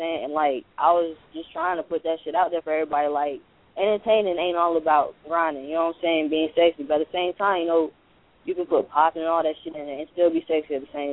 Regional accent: North Carolina, United States; also born or lived in Atlanta, Georgia; Yeah, I was born in Atlanta, Georgia, goddamn. I don't remember being there, though, and shit, because I was little as fuck. But after that, goddamn, we moved to North Carolina.

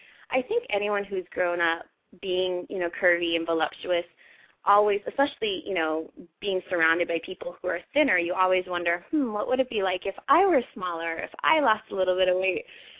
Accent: Honolulu, Hawaii, United States; being 5'8", you know, growing up in Honolulu, like, I was always so much taller

